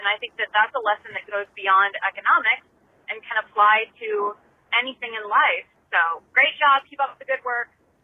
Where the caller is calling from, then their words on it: Tysons, Virginia, United States; I'm calling from Tysons, Virginia